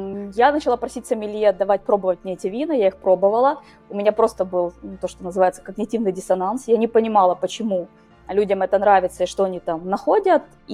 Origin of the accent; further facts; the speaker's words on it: Vinnytsia, Vinnytsia Oblast, Ukraine; now in Dijon, France; 32 года. На сегодняшний день я живу в городе Дижон, в провинции Бургундия во Франции. Родом я из Украины, из города Винница.